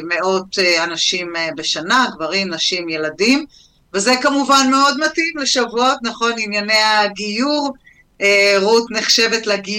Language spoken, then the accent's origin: Hebrew; Yehiam, Northern District, Israel; אני גדלתי בקיבוץ בגליל המערבי, קיבוץ יחיעם, עם הרבה מאוד תרבות ישראלית